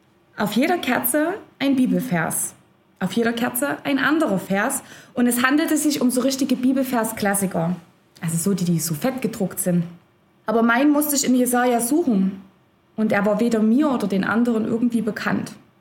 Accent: Zwönitz, Saxony, Germany; Ich komme aus Zwönitz, aus dem Erzgebirge und ich bin ein echtes Ostkind. Ich komme aus keiner Missionarsfamilie, ganz im Gegenteil aus so einer typischen DDR-Standardfamilie.

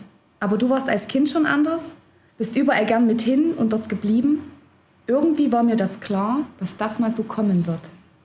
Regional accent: Zwönitz, Saxony, Germany; Ich komme aus Zwönitz, aus dem Erzgebirge und ich bin ein echtes Ostkind. Ich komme aus keiner Missionarsfamilie, ganz im Gegenteil aus so einer typischen DDR-Standardfamilie.

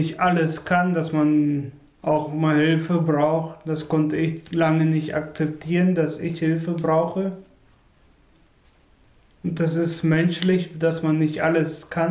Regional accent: Germany; also born or lived in Jambul, Kazakhstan; geboren 1987 im Ort Jambul in Kasachstan. Ich lebe seit meinem zweiten Lebensjahr in Deutschland, bin seit 25 Jahren hier

